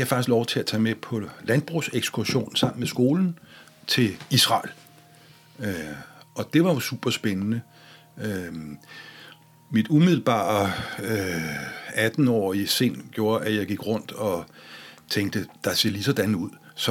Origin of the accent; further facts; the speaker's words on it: Charlottenlund, Capital Region of Denmark, Denmark; Jeg er opvokset i Charlottenlund